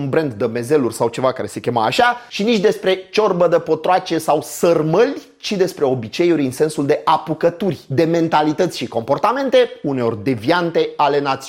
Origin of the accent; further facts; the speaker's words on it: Romania; Sunt român până în măduva oaselor